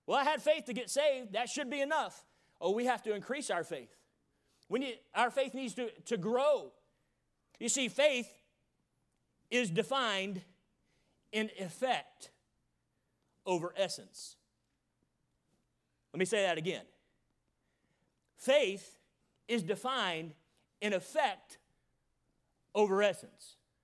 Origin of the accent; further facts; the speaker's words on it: the South, United States; I told you I was from the South.